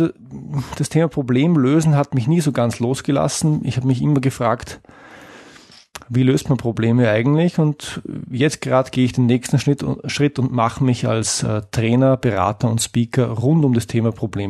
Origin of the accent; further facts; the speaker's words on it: Austria; ich komme aus Österreich und lebe in Wien.